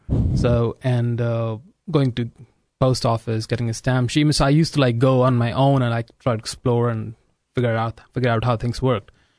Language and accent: English; Lucknow, Uttar Pradesh, India; moved away as an adult; So I came from Lucknow, which is a city of 3 million, now 4 million maybe people.